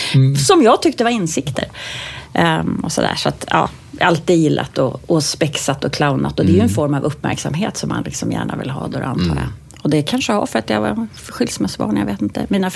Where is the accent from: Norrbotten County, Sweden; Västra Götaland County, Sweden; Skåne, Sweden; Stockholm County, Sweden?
Stockholm County, Sweden; Vallentuna; also born or lived in Portugal; Vi bodde ju då i Portugal när jag var liten. Så när jag gick i lekis, vi är uppvuxen i Ormsta i Vallentuna, som då var ett nybyggnadsområde.